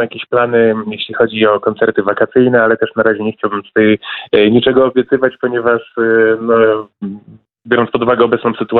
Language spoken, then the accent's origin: Polish; Gorzów Wielkopolski, Lubusz Voivodeship, Poland; pochodzimy z jednego miasta, z Gorzowa Wielkopolskiego.